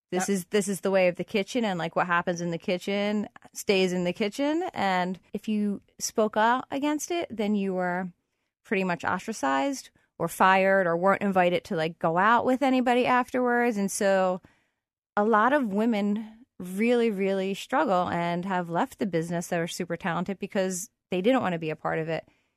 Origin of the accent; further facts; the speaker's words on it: Philadelphia, Pennsylvania, United States; I grew up in the Northeast in Somerton. And I went to high school at Mount St. Joe's Academy. You know, I went to college at St. Joe's. I went to the restaurant school. I've been here my whole life.